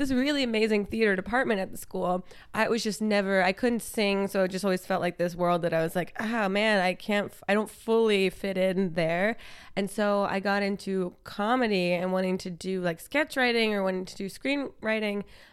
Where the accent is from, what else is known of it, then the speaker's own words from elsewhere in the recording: New Jersey, United States; I grew up in South Jersey, across the bridge from Philadelphia, if you're coming in.